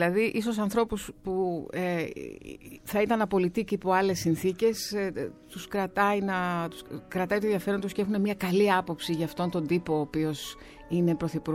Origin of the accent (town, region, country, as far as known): Greece; also born or lived in London